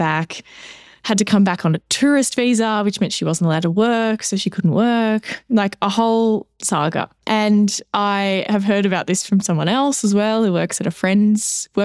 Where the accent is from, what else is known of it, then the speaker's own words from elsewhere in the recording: Australia; now in Canada; But I am also an Australian currently in Canada